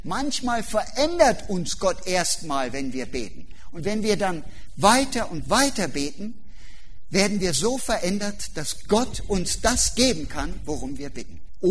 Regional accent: Germany; In Deutschland, glaube ich, etwas mehr, 8 Minuten, war ich noch stolz, ich bin auch Deutscher.

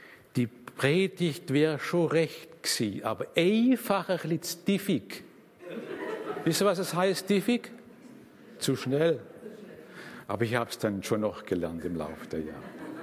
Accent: Schönaich, Baden-Württemberg, Germany; Ich bin aufgewachsen in Schöneich bei Böblingen, Großraum Stuttgart, dort auch zur Schule gegangen, habe meine Lehre gemacht

